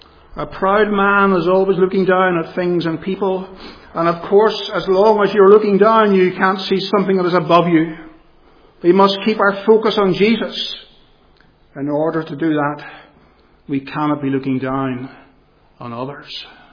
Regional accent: Northern Ireland, United Kingdom; Ourselves as Northern Irish Protestants. I often hear and see a certain pride. We are not those other people.

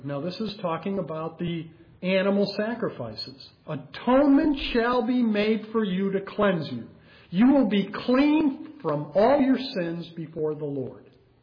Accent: Illinois, United States; Now, I grew up in Illinois, and we would take trips to Iowa

